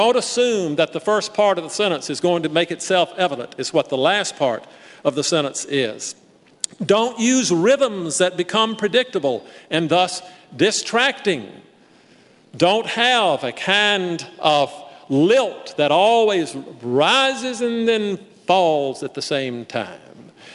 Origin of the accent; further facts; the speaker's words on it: Mississippi, United States; even though I'm from the Deep South and I'm from Mississippi and I should be talking like this